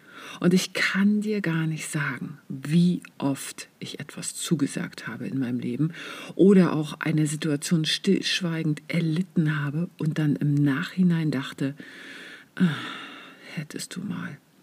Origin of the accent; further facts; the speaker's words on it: East Germany, Germany; ich bin ja im Osten aufgewachsen